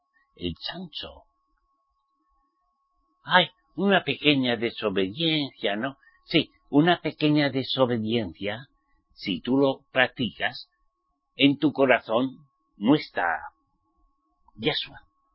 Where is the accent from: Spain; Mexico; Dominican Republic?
Spain; Como buen español me gustaba el jamón